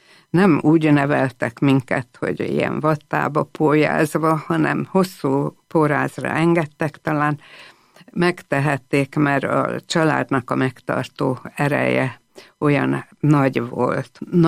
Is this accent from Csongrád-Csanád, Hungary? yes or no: yes; Csongrád, Csongrád-Csanád, Hungary; nagyon szép helyen, Csongrádon születtem. Ez egy tiszaparti város a kőrös torokkal, és egy gyönyörű gyerekkort adott